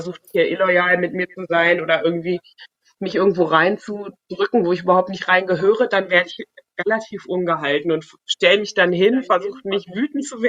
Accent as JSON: {"language": "German", "region": "Rhineland", "country": "Germany", "tie": "born or raised there", "said": "als Kind im Rheinland"}